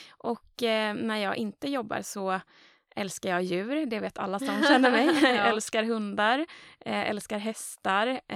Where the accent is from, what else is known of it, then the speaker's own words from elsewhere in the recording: Gothenburg, Västra Götaland County, Sweden; jag är uppväxt i Göteborg också.